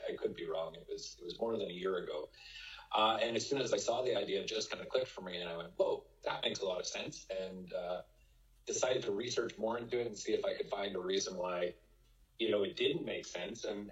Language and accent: English; Canada; Things like the 4th of July being a Canadian, they just don't have that same punch for me.